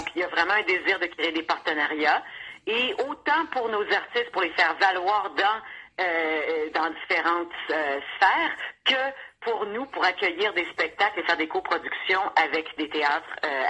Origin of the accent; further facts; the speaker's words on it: Quebec, Canada; Mais je viens du Québec, évidemment, qui est une province qui s'est toujours sentie en minorité au niveau du français